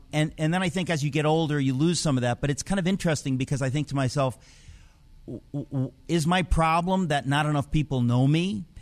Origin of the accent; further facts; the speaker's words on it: Queens, New York, United States; I'm from Queens, New York, and I come from a world that's not filled with Christians.